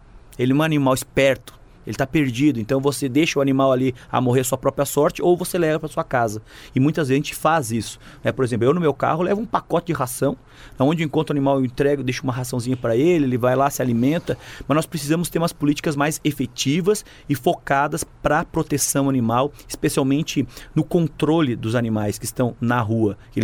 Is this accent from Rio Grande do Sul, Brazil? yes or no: no; Lages, Santa Catarina, Brazil; eu sou de Lages, da Serra Catarinense, eu tenho um orgulho tremendo pelo meu chão, eu sou o único deputado eleito da região serrana.